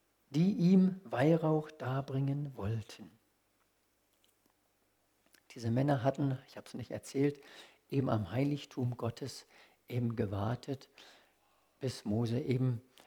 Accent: Johannesburg, Gauteng, South Africa; Ich bin in Johannesburg aufgewachsen

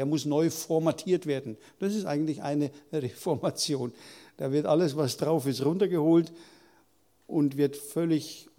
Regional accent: Reiskirchen, Hesse, Germany; also born or lived in South Africa; Wir kommen aus Reiskirchen, meine Frau und ich, und für die, die neu hier sind, wir waren von 1980 bis 2018 im Stadtmissionsdienst in Südafrika tätig, in den Stadtmissionen Johannesburg, Pretoria und Kapstadt.

